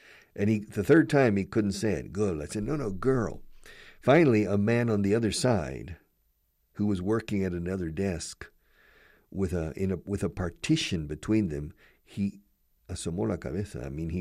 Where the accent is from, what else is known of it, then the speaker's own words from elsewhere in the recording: Texas, United States; Good, where are you from? I said, I'm from Texas.